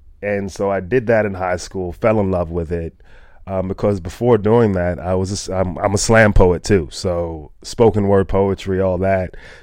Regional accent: Atlanta, Georgia, United States; Yeah, I'm from Atlanta. Okay. And I played football in Atlanta, went to high school in Atlanta.

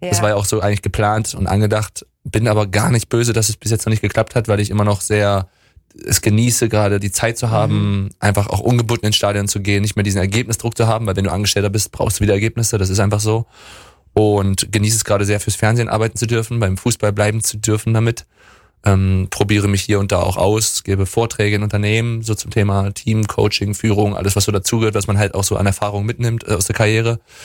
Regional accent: East Germany, Germany; now in Freiburg, Germany; Also ich komme ja aus dem Osten, DDR-Kind, aber wohne auch im Osten von Freiburg.

